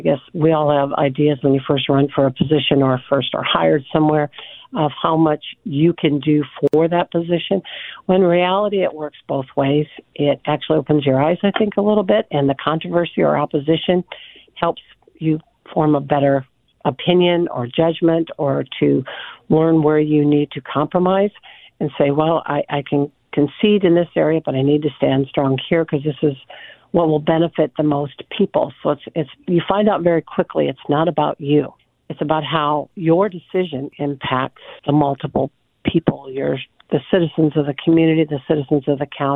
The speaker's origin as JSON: {"language": "English", "town": "West Point", "region": "Nebraska", "country": "United States", "also_born_or_lived": "Schuyler", "lives_now": "Fremont, United States", "said": "I'm originally from West Point, Nebraska, and I spent a lot of years in Schuyler, and I got my education primarily between Columbus on associate's degrees and also in Colorado when I got my engineering degree."}